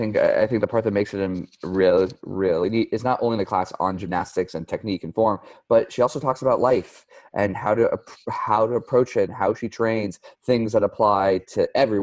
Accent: Los Angeles, California, United States; I'm actually from Los Angeles originally. So I was born and raised down in Los Angeles.

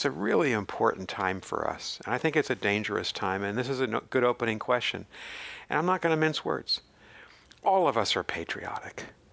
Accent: Boston, Massachusetts, United States; And I'm from Boston, grew up there, member of Red Sox Nation.

